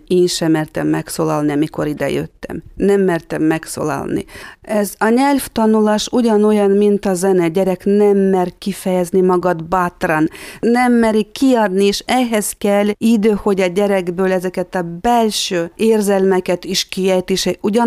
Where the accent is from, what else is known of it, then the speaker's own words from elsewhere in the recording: Russia; Hungarian is a second language; now in Hungary; én Oroszországban születtem, és ott az orosz nyelv olyan volt, mint anyanyelvi státuszban volt, mivel két nyelvet párhuzamosan beszéltünk, és akkor iskolában is az órák orosz nyelven voltak, otthon meg mordvin nyel